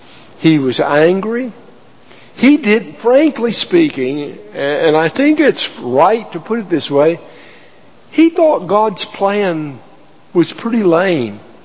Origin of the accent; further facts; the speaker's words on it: Pensacola, Florida, United States; I grew up in Pensacola, and so as I go to beaches around the world, it's hard for things not to come into your mind.